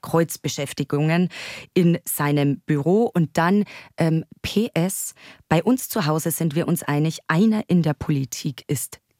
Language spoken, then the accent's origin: German; Bavaria, Germany; vielleicht auch in mein Heimatbundesland Bayern